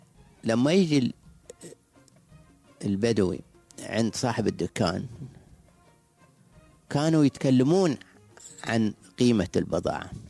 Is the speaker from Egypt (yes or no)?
no; Abu Dhabi, United Arab Emirates; أنا أتذكر لما صار عندنا في أبوظبي